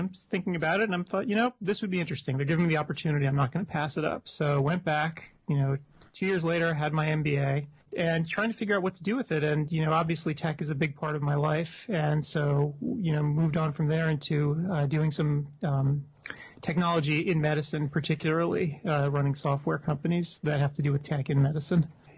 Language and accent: English; Bronx, New York, United States; also born or lived in Long Island; So, first, I guess, 10, 11 years in the Bronx, and then Paul moved us out to suburbia on Long Island and to be close to his suburban practice out there.